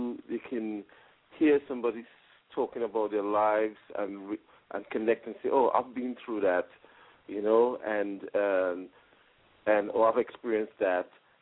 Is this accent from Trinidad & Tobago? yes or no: yes; Trinidad & Tobago; Well, I'm originally from Trinidad, Trinidad Tobago, and I actually before I became a Christian, I was in the Rastafarian movement